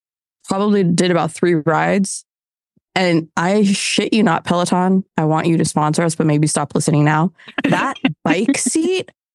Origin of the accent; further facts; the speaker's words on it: New England, United States; I grew up in New England too.